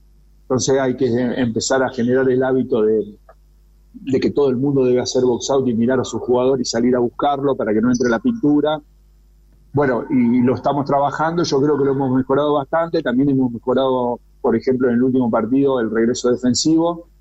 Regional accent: Argentina; moved away; yo vengo de Argentina

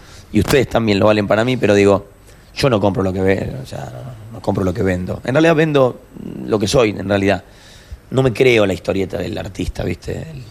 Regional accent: Lomas de Zamora, Buenos Aires Province, Argentina; Yo tengo mi barrio que es de Loma. Yo nací en Loma de Zamora, en los Andes.

